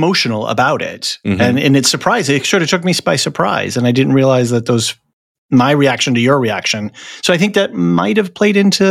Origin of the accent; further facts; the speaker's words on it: Seattle, Washington, United States; Like I was really working out because I'm from Seattle.